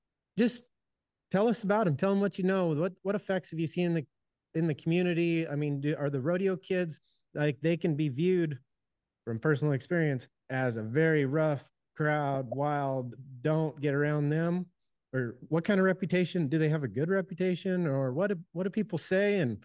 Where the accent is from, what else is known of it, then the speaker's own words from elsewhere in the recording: South Dakota, United States; I grew up in South Dakota in the middle of nowhere ranching, right? Call me country dumb.